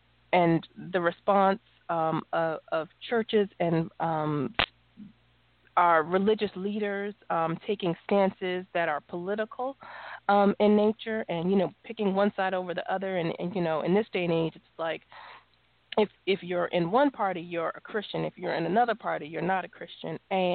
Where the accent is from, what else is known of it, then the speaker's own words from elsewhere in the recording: New York, United States; now in Las Vegas, United States; And so, you know, I grew up in New York. I went to like a private school for a long time. Then I moved to Las Vegas.